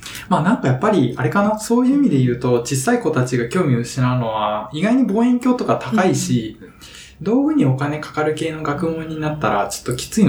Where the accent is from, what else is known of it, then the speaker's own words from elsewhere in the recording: Hyogo, Japan; 自分、兵庫出身ですけど、本当に晴れてますね。